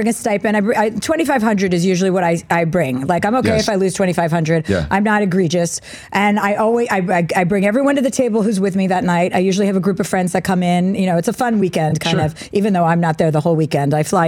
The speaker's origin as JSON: {"language": "English", "town": "Livingston", "region": "New Jersey", "country": "United States", "said": "Wellmont Theater in Montclair. So I'm from Livingston."}